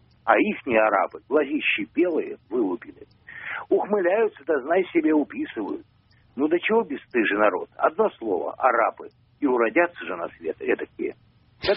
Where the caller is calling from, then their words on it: Moscow, Russia; я из Москвы.